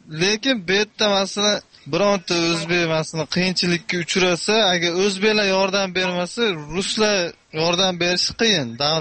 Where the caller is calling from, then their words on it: Ufa, Bashkortostan, Russia; Men Rossiyadan. Ufa shahridan.